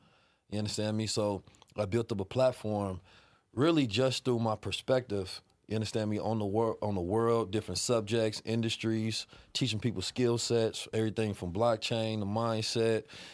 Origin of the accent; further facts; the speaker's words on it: Oakland, California, United States; also born or lived in St. Louis, Missouri; I'm from Oakland, California. St. Louis born. Left when I was like two, so I was raised in Oakland. Back and forth when I was a teenager.